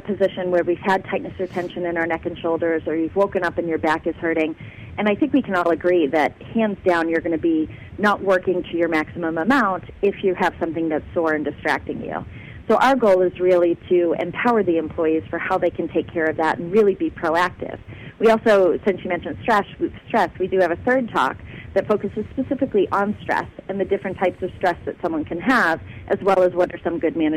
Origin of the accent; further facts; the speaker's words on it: Massachusetts, United States; I grew up in Massachusetts, but I was very familiar with the area, the Wells Beach area.